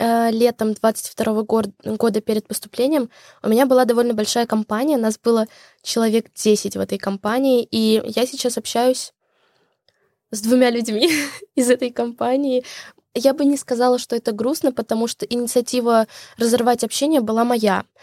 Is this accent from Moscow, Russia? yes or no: no; Orenburg, Orenburg Oblast, Russia; я из Оренбурга. Поэтому, когда мы домой возвращаемся, расстояние между нами совсем не увеличивается.